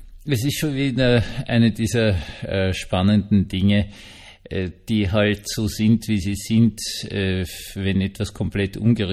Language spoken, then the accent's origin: German; Vienna, Austria; Ich bin ja Wiener, das wissen Sie. Ich bin nicht nur irgendwie Wiener, ich bin 300 Jahre Wiener. Also meine Vorfahren sind mit Prinz Eugen nach Wien gekommen.